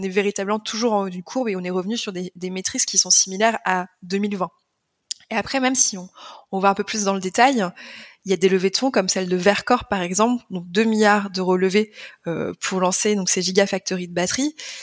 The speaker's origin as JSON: {"language": "French", "country": "France", "said": "On a une place à prendre en tant que Français, mais en tant qu'Européen."}